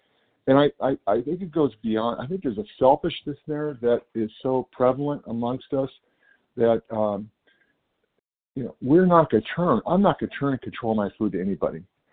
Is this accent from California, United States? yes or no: yes; California, United States; I'm from California.